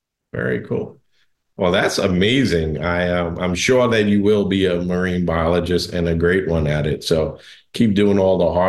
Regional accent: New York, United States; So while I was born in New York, a lot of my family still lives in Trinidad and Tobago. And so I grew up with a lot of Caribbean influence in my life. And growing up in New York, there's a lot of different cultures

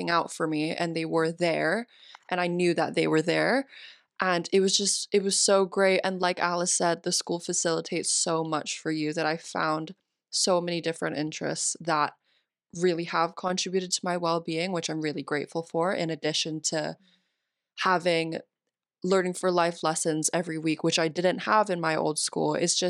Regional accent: Singapore; So as an international student, I come from Singapore, and that is a very, very long way away from Down.

